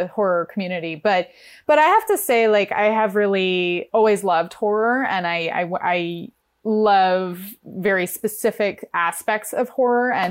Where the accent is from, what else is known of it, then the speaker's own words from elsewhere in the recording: New York, United States; I'm from New York. I grew up in New York, and It's just such a different, you can go outside of your house and meet people